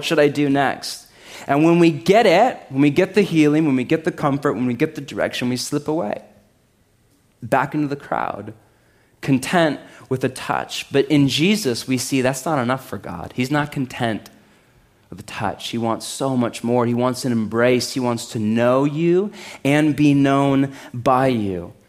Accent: Portland, Oregon, United States; Clearly, I'm from Portland.

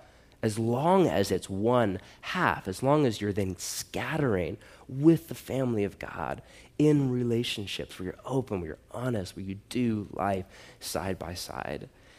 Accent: United States; I'm an American. I worship at the altar of individualism.

